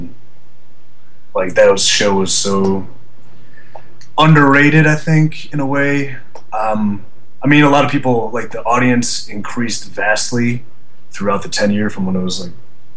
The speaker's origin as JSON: {"language": "English", "town": "Cleveland", "region": "Ohio", "country": "United States", "said": "Like, I'm from Cleveland"}